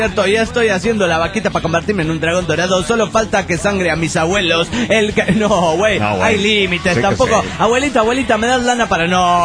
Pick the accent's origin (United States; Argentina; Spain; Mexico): Argentina; Lanús, Buenos Aires Province; de Lanús, Argentina.